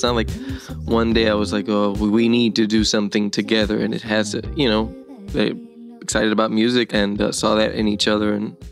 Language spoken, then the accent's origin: English; Ponce, Puerto Rico; I am from the town of Ponce in the south. It's much drier than San Juan, like really hot summer afternoons.